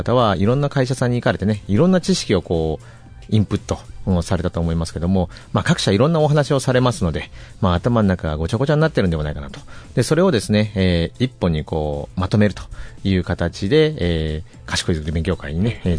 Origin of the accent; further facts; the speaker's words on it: Hiroshima, Japan; 僕の出身が広島だったので